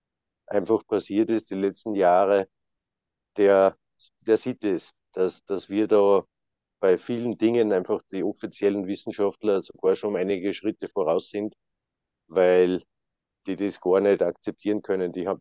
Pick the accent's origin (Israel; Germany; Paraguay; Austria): Austria; Es ist ein ganz großes Thema bei den Erdstahlforschern da bei uns in Österreich.